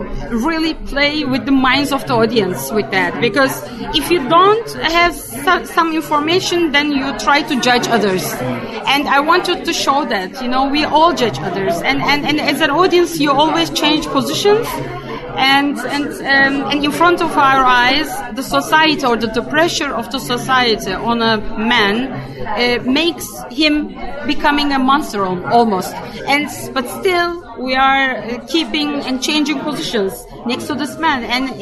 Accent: Istanbul, Turkey; English is a second language; and I'm coming from Istanbul myself

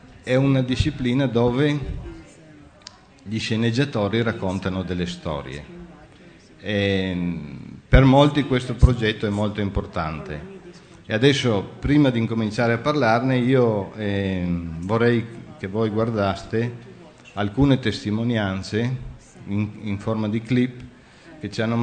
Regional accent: Friuli-Venezia Giulia, Italy; E io sono friulano di origine, perciò per me il focolare ha un significato particolare.

